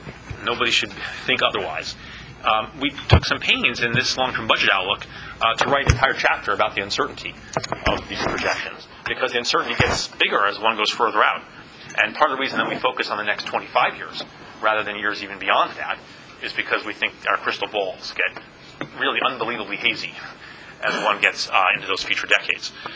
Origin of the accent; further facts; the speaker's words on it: Poughkeepsie, New York, United States; I grew up in Poughkeepsie, New York. I have very fond feelings for Poughkeepsie.